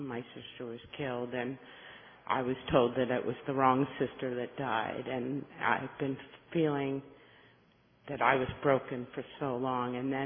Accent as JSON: {"language": "English", "town": "New York City", "region": "New York", "country": "United States", "said": "I'm from New York City."}